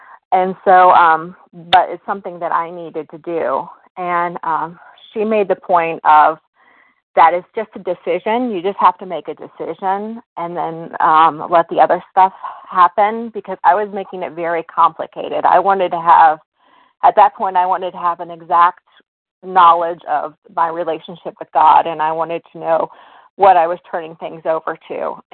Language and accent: English; Virginia, United States; I'm from Virginia.